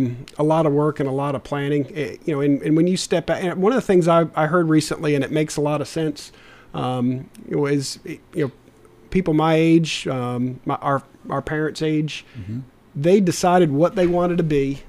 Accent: New Jersey, United States; also born or lived in Washington, D.C. / South Florida; I was born and raised in New Jersey. I've lived in Washington, D.C. I've lived in South Florida.

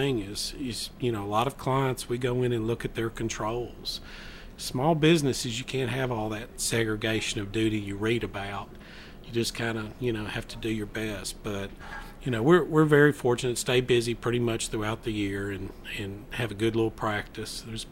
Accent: Nashville, Tennessee, United States; But I came up to Murfreesboro probably January of 97. I'm originally from Nashville

